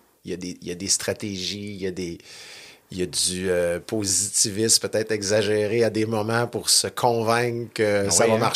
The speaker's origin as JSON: {"language": "French", "town": "Val-d'Or", "region": "Quebec", "country": "Canada", "said": "mais moi, je viens de l'Abitibi, Val-d'Or."}